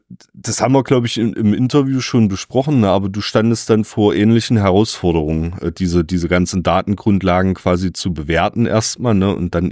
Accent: Germany; Ja, in meiner Heimatregion, der Dübenheide

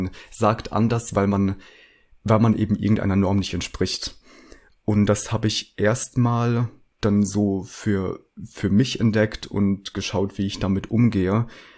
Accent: Rhineland-Palatinate, Germany; now in Berlin, Germany; Ach so, und also jetzt bin ich gerade in der Pfalz, wo ich aufgewachsen bin, 14 Jahre lang. Und ich wohne aber eigentlich gerade fest in Berlin. Und da studiere ich auch.

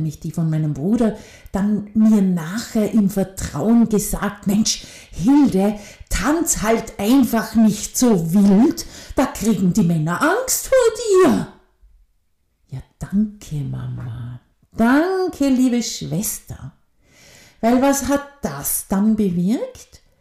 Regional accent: Vorarlberg, Austria; accent: Vorarlberg dialect; moved away; also born or lived in Vienna; Da bin ich von Wien für 3 Jahre in mein Heimatland zurückgezogen, weil ich mir dachte, so, jetzt habe ich niemanden mehr in Wien. Also jetzt kann ich ja endlich wieder vorarlbergerisch reden

